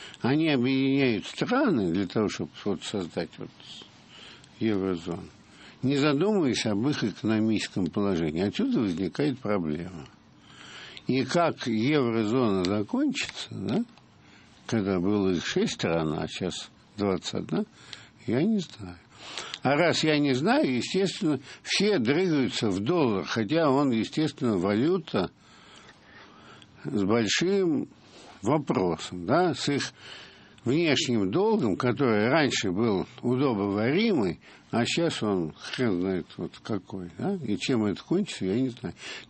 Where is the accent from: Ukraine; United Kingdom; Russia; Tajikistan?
United Kingdom; England; also born or lived in Lebanon / Germany / Singapore; вот все-таки я вырос в Англии, в Ливане, в Германии, в Сингапуре.